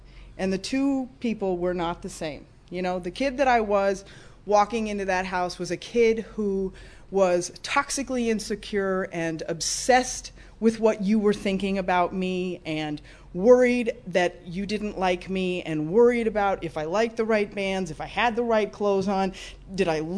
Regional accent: Encino, California, United States; I grew up in Encino in the San Fernando Valley with a younger sister and a younger brother and a mother and a father.

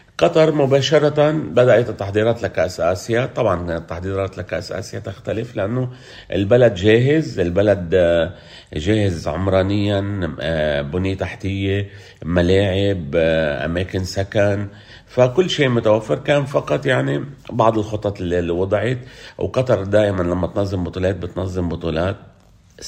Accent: Lebanon; بالنهاية أنا إنسان لبناني

